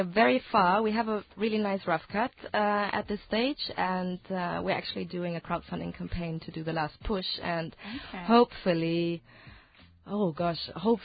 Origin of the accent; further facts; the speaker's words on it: Berlin, Germany; Yes, I'm from Berlin. I'm not from here.